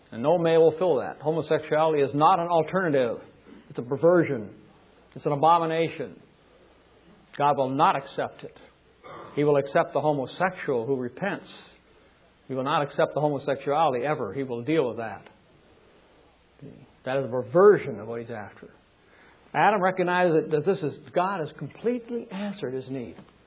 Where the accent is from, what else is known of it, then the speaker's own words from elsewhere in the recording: United Kingdom; I'm British. We're taught not to show our feelings.